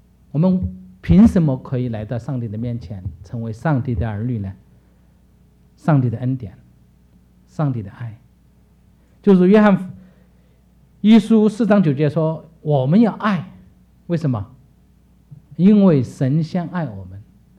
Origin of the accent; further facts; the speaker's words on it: Sichuan, China; 但我知道因为我是四川人嘛，四川人还可以对鲤鱼有比较喜欢，因为我们那里主要的鱼还是鲤鱼为主。